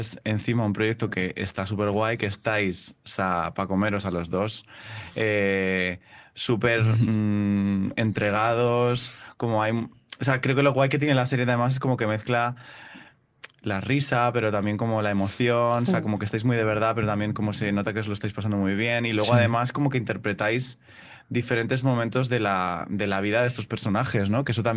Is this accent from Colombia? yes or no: no; Madrid, Community of Madrid, Spain; porque además yo soy de Madrid, con lo cual he vivido lo que es estar en Chueca